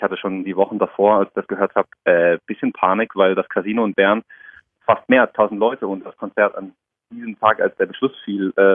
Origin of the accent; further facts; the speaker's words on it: Darmstadt, Hesse, Germany; now in Karlsruhe, Germany; Von meiner Heimatstadt Darmstadt ist es schon eher eine Großstadt.